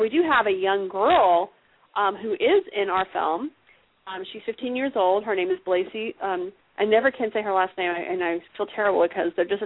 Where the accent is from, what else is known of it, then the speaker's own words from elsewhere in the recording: Texas, United States; I grew up in Texas.